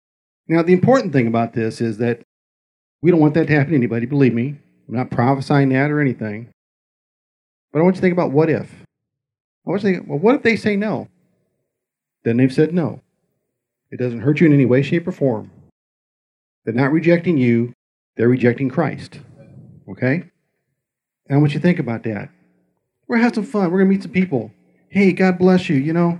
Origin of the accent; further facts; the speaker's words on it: United States; And I said, listen, I'm from the United States of America. We invented it.